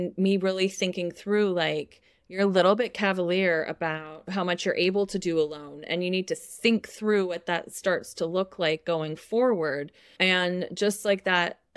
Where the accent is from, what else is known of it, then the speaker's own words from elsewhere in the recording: Canada; now in France; as a Canadian, I know how the Americans can idealize Canadian health coverage